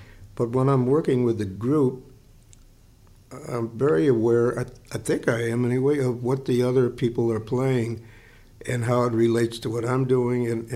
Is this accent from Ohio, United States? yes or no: yes; Cleveland, Ohio, United States; moved away as an adult; I grew up in Cleveland, Ohio, and I went out to California to seek my fortune.